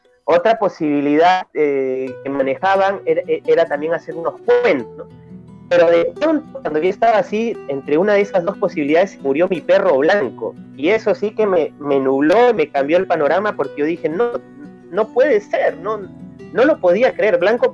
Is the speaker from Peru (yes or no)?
yes; Peru; Es algunos prejuicios que se ven aquí en mi país.